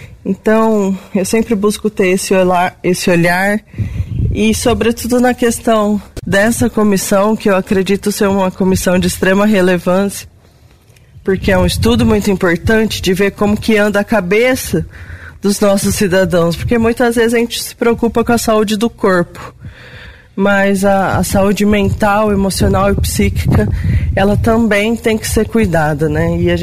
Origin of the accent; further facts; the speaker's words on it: Brazil; Porque eu acho que essa era a nossa maior qualidade enquanto brasileiro, né?